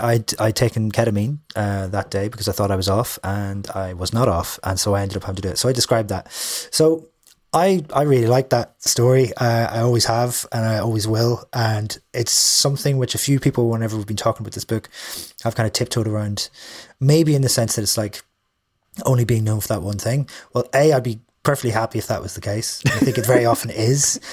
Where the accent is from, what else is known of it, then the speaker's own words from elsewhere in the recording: Derry, Northern Ireland, United Kingdom; also born or lived in Dublin; now in London, United Kingdom; So in Derry, Dublin for 7 years, which is why my accent has flattened out slightly. And then went to from Dublin then to London 10 years ago.